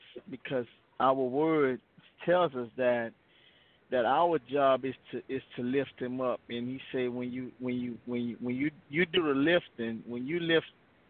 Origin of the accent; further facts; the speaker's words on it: New Orleans, Louisiana, United States; I grew up in Ninth Ward, New Orleans, and we didn't have a community of sharing faith.